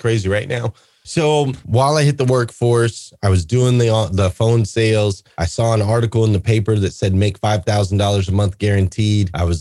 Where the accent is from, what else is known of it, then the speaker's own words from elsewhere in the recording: Flagstaff, Arizona, United States; I grew up in Flagstaff, Arizona. I was a smart kid as far as like book smart.